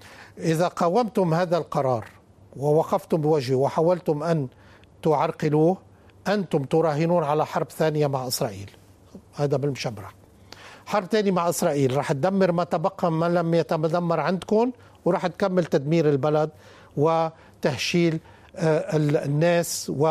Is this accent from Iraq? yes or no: no; Lebanon; وهذه واجباتنا كلنا نحن كلبنانيين